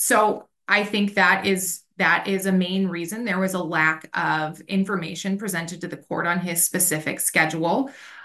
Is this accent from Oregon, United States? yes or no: no; Beulah, North Dakota, United States; I'm from Beulah, North Dakota, it's a very rural area.